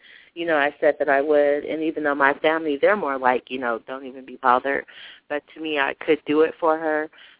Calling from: Colorado, United States; Hello, ladies. … calling from Colorado.

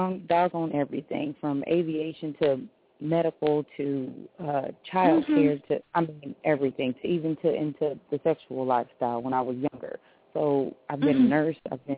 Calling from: California, United States; I'm calling from California.

